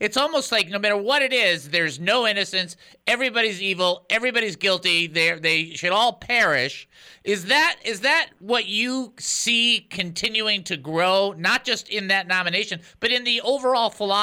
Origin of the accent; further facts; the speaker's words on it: United States; as an American, just a person who's watching television